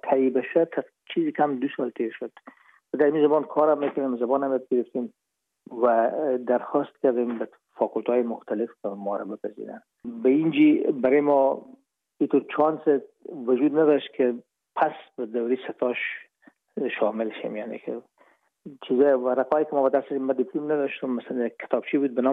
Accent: Herat, Afghanistan; moved away as an adult; now in Hamburg, Germany; ما رفتیم از کابل به هرات و پیش که فاکولته رو پایان برسانیم یا دیپلمی بگیریم از هرات از طریق زمینی داخل مرز ایران شدیم از مرز ایران گذشتیم و داخل پاکستان و از پاکستان قاچاقی آمدیم به آلمان میشد سال 1369 که ما به هامبورگ رسیدیم که باشه 1990

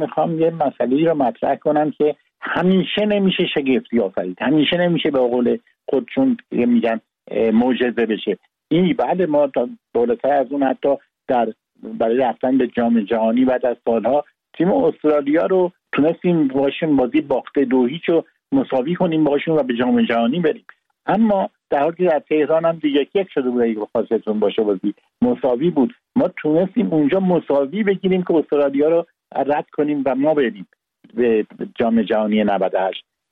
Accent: Iran; چون وطنم رو دوست دارم، دوست دارم ایران برنده بشه

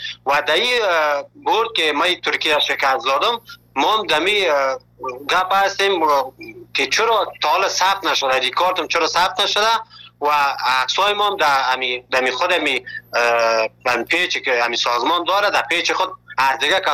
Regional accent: Afghanistan; now in Malatya, Turkey; اول که از افغانستان آمدیم در یک جای یک شهر شهر مالاتیا

